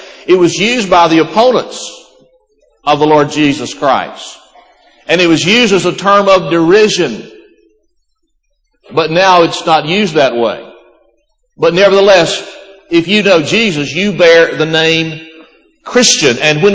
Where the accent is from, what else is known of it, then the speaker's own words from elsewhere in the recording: Florala, Alabama, United States; Where I grew up in Florella, Alabama, the name Jackson is an honorable name.